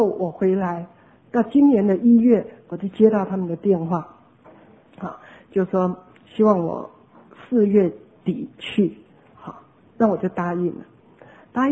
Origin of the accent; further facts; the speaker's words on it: Taipei, Taiwan; also born or lived in Hsinchu; 那我在台北长大的，在家中除了跟父母讲台语以外，连跟兄弟姐妹很多都是讲国语的，好。那26岁就去新竹了，更是什么都是讲国语的，偶尔才回家跟爸妈才会讲几句台语